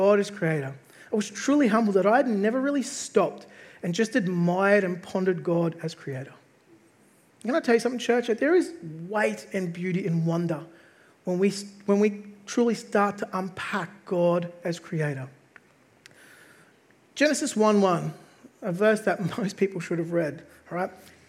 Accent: South Africa; accent: Australian; I'm actually not Australian. Surprise, right? I am actually South African.

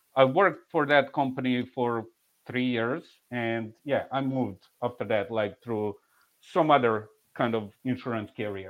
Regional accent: Belgrade, Serbia; English is a second language; moved away as an adult; now in Atlanta, United States; how I had a friend of mine from my home city, Belgrade, Serbia, living here

